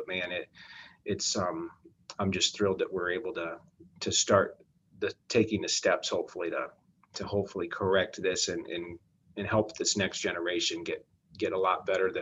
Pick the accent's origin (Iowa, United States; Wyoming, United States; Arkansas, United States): Wyoming, United States; I grew up in Wyoming and we had no diversity. Everyone looked like me, everyone thought like me, everyone was raised the same.